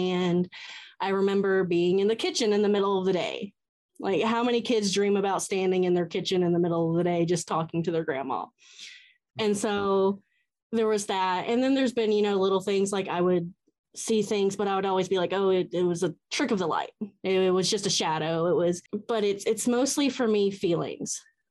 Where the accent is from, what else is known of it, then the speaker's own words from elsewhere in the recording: Atlanta, Georgia, United States; Okay. I am from Atlanta.